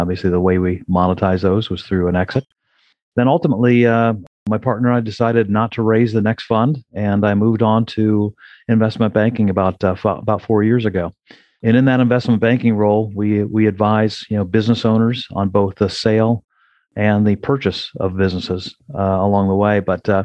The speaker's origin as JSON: {"language": "English", "town": "Columbus", "region": "Ohio", "country": "United States", "tie": "born or raised there", "said": "But I found a local firm right in my hometown of Columbus, Ohio, called Footprint Capital, that was doing that kind of work"}